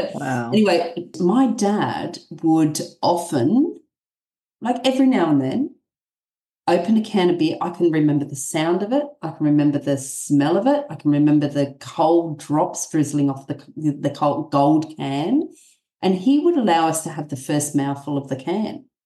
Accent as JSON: {"language": "English", "region": "New South Wales", "country": "Australia", "said": "I'm Aussie well and truly through and through. I'm from the mid-north coast of New South Wales. I'm currently in Tuncurry."}